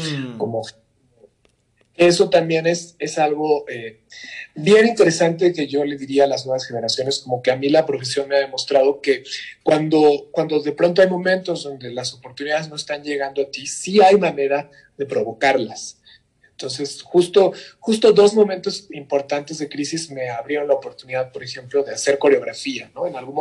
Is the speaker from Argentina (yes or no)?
no; Iztapalapa, Mexico City, Mexico; Toda mi infancia en Iztapalapa, la verdad es que yo la viví muy intensamente y atesoré tanto recuerdos positivos como negativos de lo que me pasó por allí.